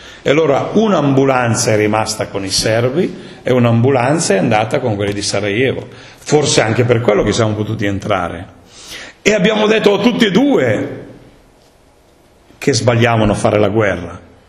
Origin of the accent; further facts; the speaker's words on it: Cesara, Piedmont, Italy; nel mio paese, a Cesara